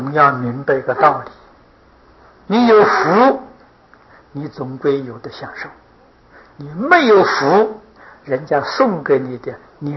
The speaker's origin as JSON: {"language": "Chinese", "country": "China", "said": "我们中国人俗话所谓的“生不带来，死不带去”，一样都带不去。"}